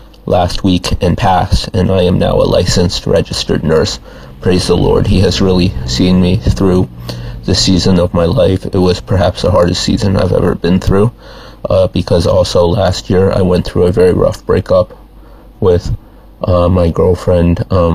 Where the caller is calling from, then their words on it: Lansdale, Pennsylvania, United States; I'm calling from Lansdale, Pennsylvania.